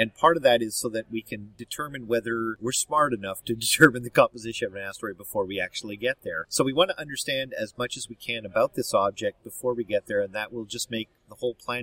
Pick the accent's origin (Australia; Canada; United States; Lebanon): Canada; We're Canadian, we're friendly, everybody loves us